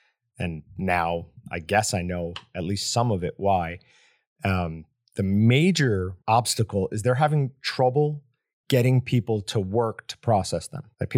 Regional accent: New York, United States; You know, I'm from New York. This is a totally different scene than what I was used to at that point.

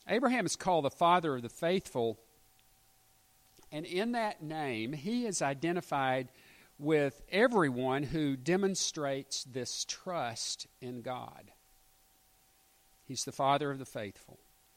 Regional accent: Little Rock, Arkansas, United States; I grew up in a very mobile family. We grew up in Little Rock. I mean, all but about 3 years of 18, I was there.

